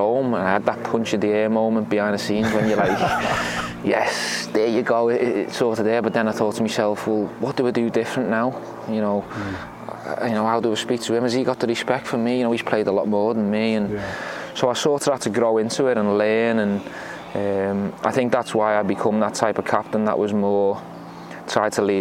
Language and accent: English; Liverpool, North West England, United Kingdom; You know, the connection I've got with Liverpool, my hometown club.